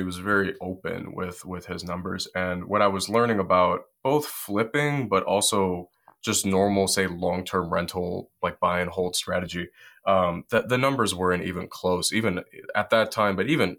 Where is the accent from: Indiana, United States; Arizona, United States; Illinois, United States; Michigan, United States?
Michigan, United States; Detroit; Well, I grew up on 7 Mile in Woodward my parents